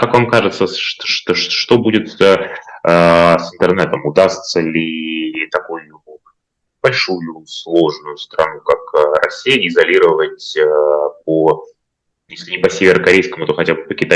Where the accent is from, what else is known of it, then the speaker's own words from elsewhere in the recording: Berlin, Germany; я из Берлина.